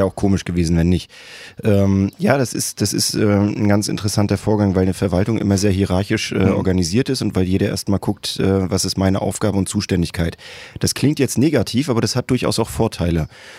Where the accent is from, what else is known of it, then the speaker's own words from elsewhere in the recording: Rostock, Mecklenburg-Vorpommern, Germany; Ich bin Rostocker durch und durch. Ich bin hier geboren, groß geworden. Ich kenne diese Stadt aus dem FF.